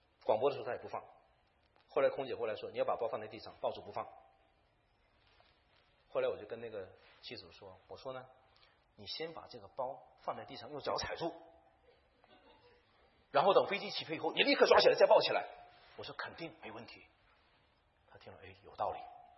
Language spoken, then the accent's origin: Chinese; Jiamusi, Heilongjiang, China; 我从这个北京坐到佳木斯，佳木斯是我的老家。